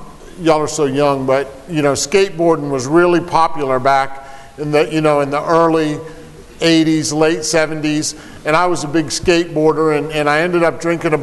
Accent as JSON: {"language": "English", "region": "Vermont", "country": "United States", "tie": "born there", "said": "It starts out, I was born in Vermont. My sobriety date is May 28th, 1996. I was born in Vermont in 1964."}